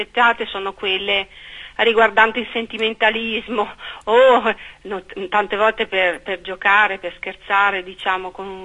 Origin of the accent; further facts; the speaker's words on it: Verona, Veneto, Italy; Io sono veneta, sì. Veronese, nasco 51 anni fa in quel, sì, di Verona, sì. Da una famiglia di origine contadina, insomma, non è che, sì, fossi... non sono di origini nobili